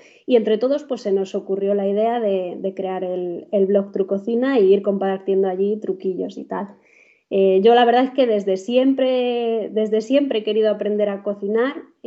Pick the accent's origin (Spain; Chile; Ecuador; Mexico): Spain; Valladolid, Castile and León; soy de Valladolid